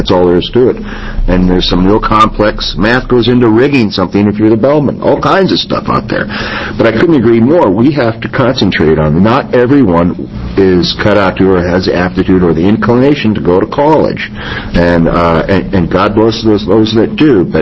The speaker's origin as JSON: {"language": "English", "region": "Iowa", "country": "United States", "tie": "born or raised there", "said": "Well, I grew up in Iowa, and Iowa is known for having an excellent school system, and I'm a product of it."}